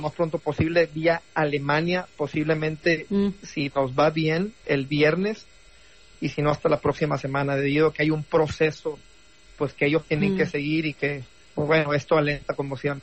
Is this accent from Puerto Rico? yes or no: no; Nuevo León, Mexico; Yo soy de Nuevo León